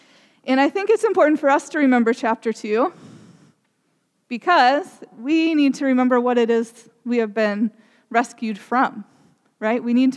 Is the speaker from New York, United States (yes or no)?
no; Ohio, United States; I was raised in Southern Ohio.